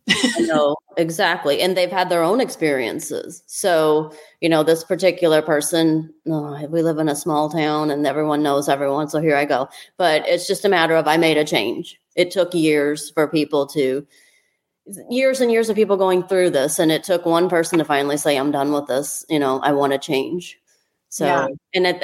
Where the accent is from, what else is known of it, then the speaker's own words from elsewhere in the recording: United States; I mean, we're from Clinton County.